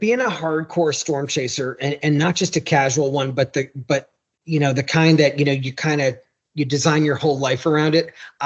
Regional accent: Long Island, New York, United States; I grew up on Long Island in the East Coast.

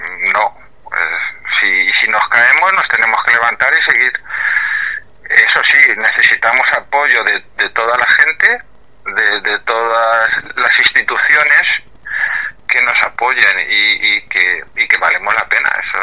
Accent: Valencian Community, Spain; tenemos que valorar lo que somos los valencianos y los que somos los españoles en general

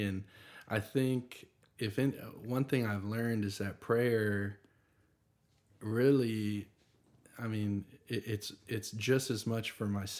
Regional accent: Nashville, Tennessee, United States; this is where I was born in Nashville. I've lived here my whole life

